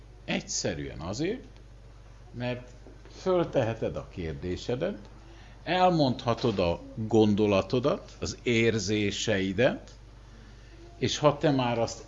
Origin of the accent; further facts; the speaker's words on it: Hungary; Mert mi magyarok vagyunk, és mi mindig a bajt keressük először.